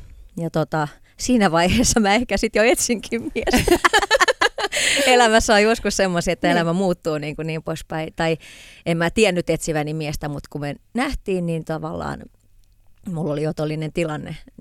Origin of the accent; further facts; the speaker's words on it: Rauma, Satakunta, Finland; Mä oon Raumalta kotosi, joo.